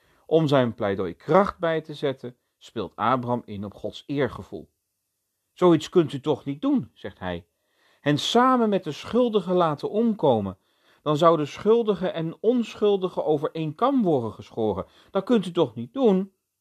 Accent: Netherlands; Daar zijn wij Nederlanders goed in.

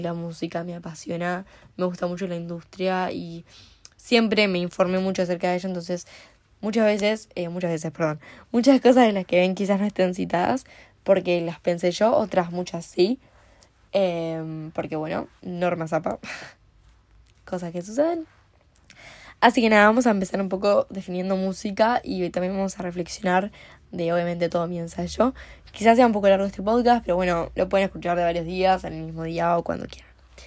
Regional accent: Uruguay; tengo 18 años y soy de Uruguay.

